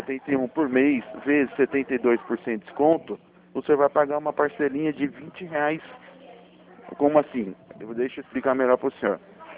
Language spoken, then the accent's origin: Portuguese; São Paulo, Brazil; Sou de São Paulo.